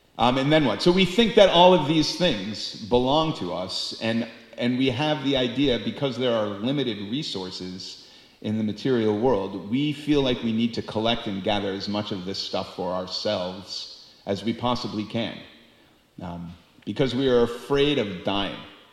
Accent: Boston, Massachusetts, United States; I grew up in Boston, and I drove to New York many times.

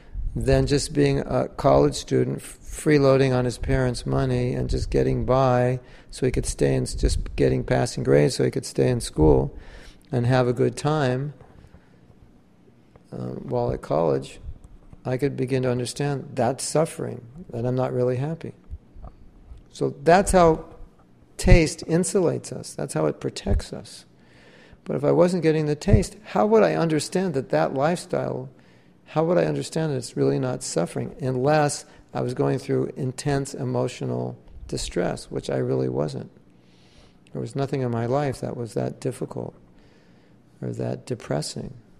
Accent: Los Angeles, California, United States; I was raised in Los Angeles, and my friends were up there.

